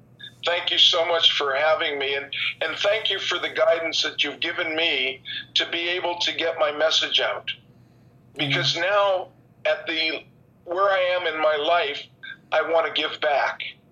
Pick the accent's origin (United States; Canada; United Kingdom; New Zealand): Canada; If I could leave you with something, you guys down there, and I'm from Canada, you have President Trump now.